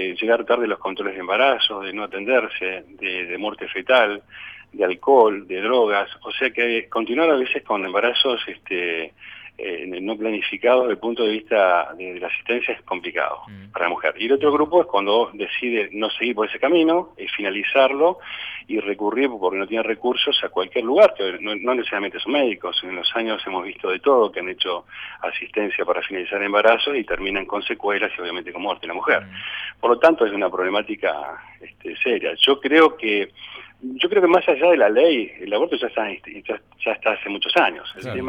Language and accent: Spanish; Argentina; como somos argentinos, en acaloradas discusiones.